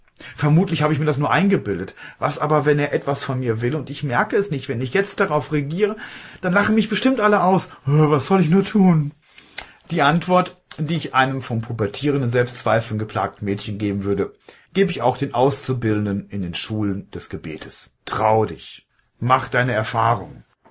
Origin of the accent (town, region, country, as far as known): Kleve, North Rhine-Westphalia, Germany; born or raised there